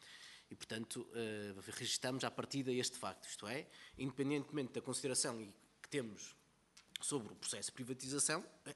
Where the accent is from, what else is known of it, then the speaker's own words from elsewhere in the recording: Porto, Norte, Portugal; eu sou do Porto